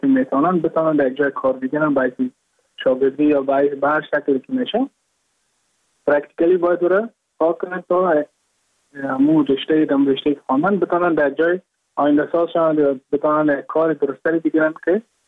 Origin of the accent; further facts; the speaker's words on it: Mazar-i-Sharif, Balkh, Afghanistan; moved away as an adult; now in Goa, India; از مزار شریف هستم، از قریه شیرآباد که از قریه درفتاده مزار شریف بخ میباشم، که ما در سال 2019 ماه جون به هندوستان آمدم